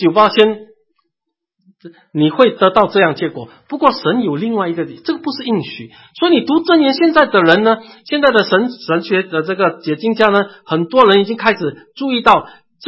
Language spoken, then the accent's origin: Chinese; China; 我们中国人诗歌很讲究押韵，对不对？